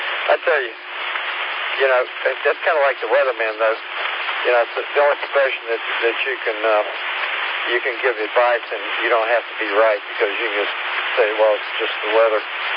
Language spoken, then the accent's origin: English; Missouri, United States; I'm from Missouri. You know what they say about that, the show me state.